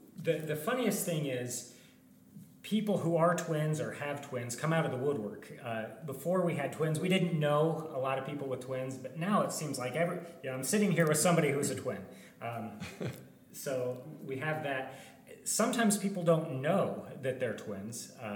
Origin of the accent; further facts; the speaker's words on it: Plymouth, Indiana, United States; My wife did, but I did not. I grew up in Plymouth, Indiana, which is an even smaller town than Marion.